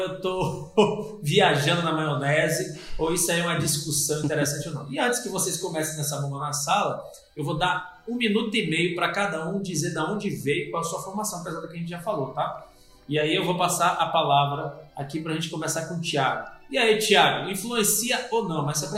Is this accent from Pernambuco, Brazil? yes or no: yes; Pernambuco, Brazil; born there; also born or lived in muitos lugares de norte a sul do país; eu sou pernambucano. Imagina como é que vai ser esse podcast. Eu sou pernambucano de nascimento. Mas morei em muitos lugares de norte a sul do país, por causa do trabalho do meu pai.